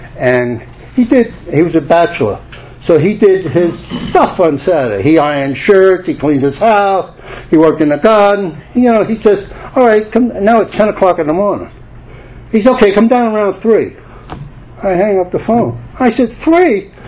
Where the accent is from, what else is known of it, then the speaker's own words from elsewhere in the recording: New York, United States; I said, that's where I'm from. That's where I'm from. I'm from Washington Heights.